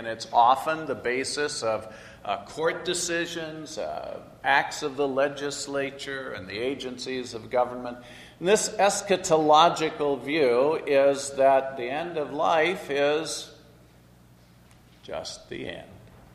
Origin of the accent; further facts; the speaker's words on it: Illinois, United States; as a dad, as a husband, as an American, as an Illinoisan